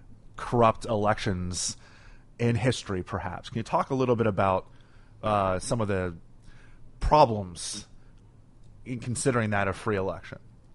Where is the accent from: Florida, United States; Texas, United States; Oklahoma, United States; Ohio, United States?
Florida, United States; Miami; There are a lot of people from my hometown in Miami that are not particularly happy about this.